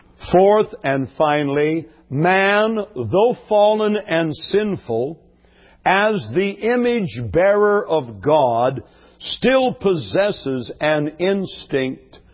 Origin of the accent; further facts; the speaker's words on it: California, United States; I grew up in a small town in Central California. Our neighbors were Japanese.